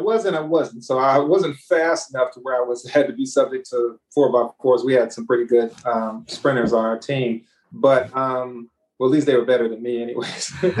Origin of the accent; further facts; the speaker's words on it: Sacramento, California, United States; I grew up in Sacramento, and it was really hot.